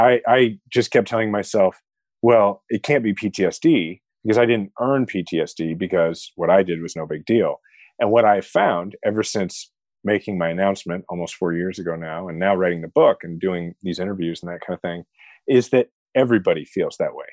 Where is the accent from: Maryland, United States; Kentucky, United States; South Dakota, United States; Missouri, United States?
Missouri, United States; Kansas City; was running for mayor of my hometown, Kansas City.